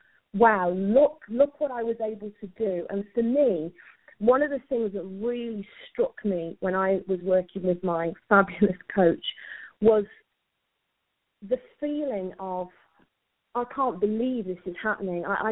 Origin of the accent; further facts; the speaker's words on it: United Kingdom; some of the challenges that I faced being brought up in the UK as an Indian Sikh were around some of the cultural traditional things, gender expectations.